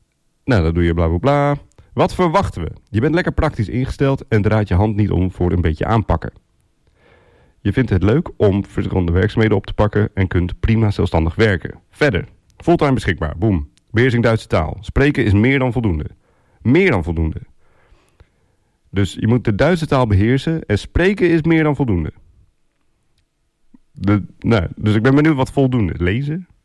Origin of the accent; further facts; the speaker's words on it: Assen, Drenthe, Netherlands; En zeker een bluesfestival in Assen-Drenthe, waar ik vandaan kom, heb ik het wel eens over.